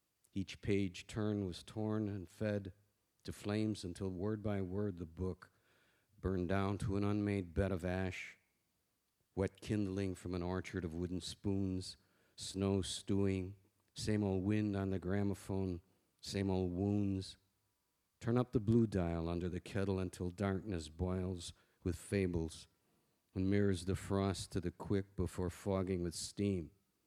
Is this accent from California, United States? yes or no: no; Chicago, Illinois, United States; I grew up on the South Side in Little Village, where I lived.